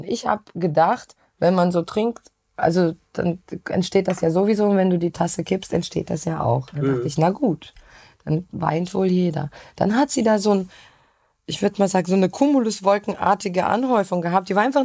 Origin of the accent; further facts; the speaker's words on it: Russia; Ich habe ja selbst als Russin immer gedacht, mein Gott, das größte Land der Welt.